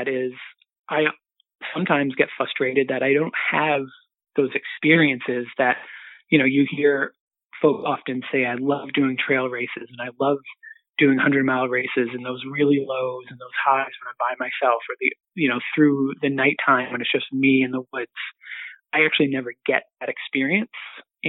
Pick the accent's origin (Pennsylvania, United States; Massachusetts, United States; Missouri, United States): Massachusetts, United States; Boston; my guides from the Boston area. So that's, for the most part, the only race I've traveled to with my hometown guides.